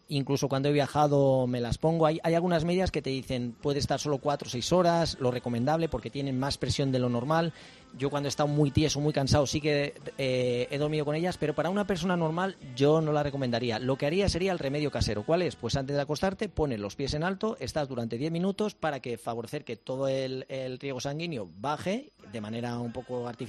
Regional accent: Madrid, Community of Madrid, Spain; luego Madrid porque yo soy de Madrid

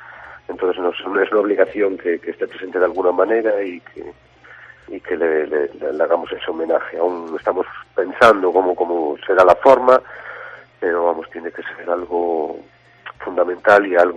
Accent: Ferrol, Galicia, Spain; él siempre se sentía muy orgulloso de formar parte de esta gran familia que somos los de Canido

